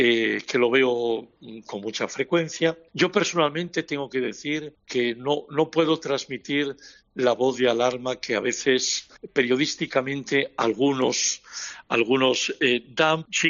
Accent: Asturias, Spain; Entonces me tira todo el fútbol de mi tierra, porque insisto, tengo el defecto de que soy muy asturiano.

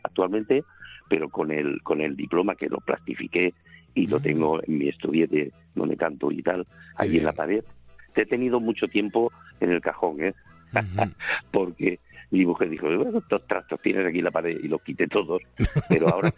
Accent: Puertollano, Castilla-La Mancha, Spain; yo soy de Puerto Llano, soy de La Mancha, hace yo muchísimos años

